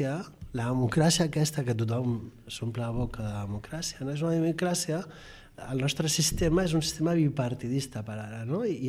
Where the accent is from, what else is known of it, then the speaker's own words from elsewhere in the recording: Balearic Islands, Spain; now in Barcelona, Spain; jo soc menorquí, és a dir, jo això ho estic veient des de fora